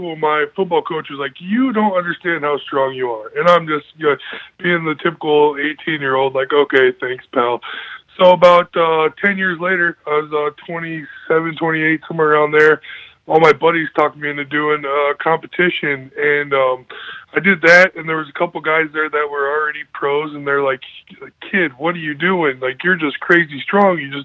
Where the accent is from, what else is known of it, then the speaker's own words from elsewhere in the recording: Galva, Illinois, United States; as you said, I'm from Galva, Illinois, and if you know anything about Galva, we're just a little small farm town. So I grew up working my entire life.